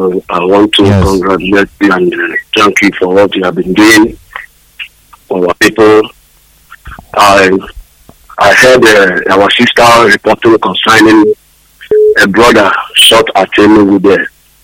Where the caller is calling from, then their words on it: Onitsha, Anambra, Nigeria; Right now, I'm in Onitsha, Anambra. I come down from Lagos State because of this protest.